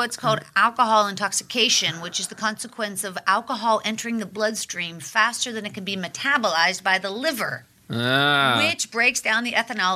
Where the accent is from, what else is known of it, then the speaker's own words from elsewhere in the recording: Pittsburgh, Pennsylvania, United States; You know, it's true though, like growing up in Pittsburgh, it was like that in terms of drinking, because it was just like a way of life.